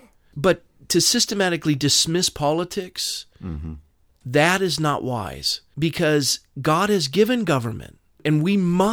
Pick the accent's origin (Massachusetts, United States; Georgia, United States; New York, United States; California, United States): California, United States; Coronado; I was born and raised in Coronado.